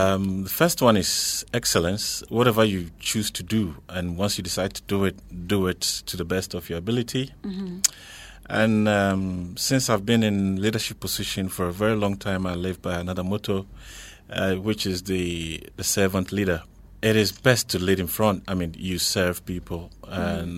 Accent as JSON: {"language": "English", "country": "Ghana", "tie": "born or raised there", "also_born_or_lived": "United Kingdom", "moved": "as an adult", "said": "I grew up in Ghana, mm-hmm. went to university in Ghana, lived in UK, did my master's in UK in information management and finance."}